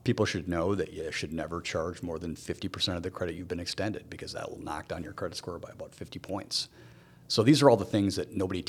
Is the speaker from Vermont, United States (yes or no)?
no; Burnsville, Minnesota, United States; I grew up in Burnsville, went to Burnsville High School